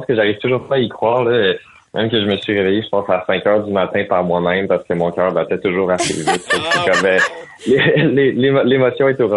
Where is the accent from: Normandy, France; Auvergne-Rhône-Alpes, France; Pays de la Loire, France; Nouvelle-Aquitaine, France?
Auvergne-Rhône-Alpes, France; Annecy; Qui a beaucoup aussi marqué tout le monde dans la communauté dans laquelle j'ai grandi, là, à Annecy.